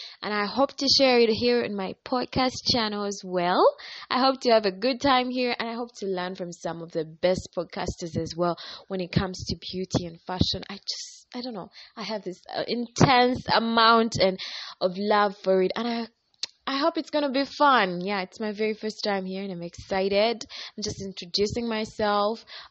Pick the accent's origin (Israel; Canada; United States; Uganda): Uganda; Kampala, Central Region; I am 22 years of age, I come from Kampala, Uganda